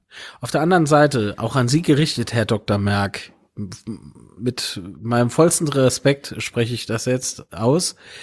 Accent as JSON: {"language": "German", "region": "Rhineland-Palatinate", "country": "Germany", "said": "Aber mir sind Pfälzer und mir der wird es."}